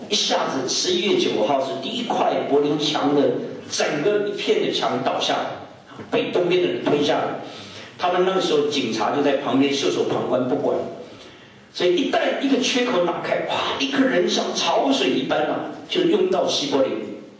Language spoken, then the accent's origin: Chinese; Shanghai, China; 第一个就是我很年幼的时候看到的上海的人民广场